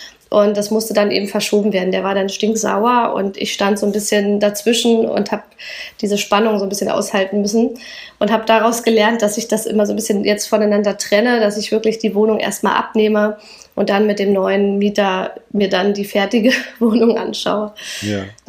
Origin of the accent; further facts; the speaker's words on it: Schönfließ, Brandenburg, Germany; ich bin in Schönfließ aufgewachsen, ist auch alles im Norden da, im Speckgürtel.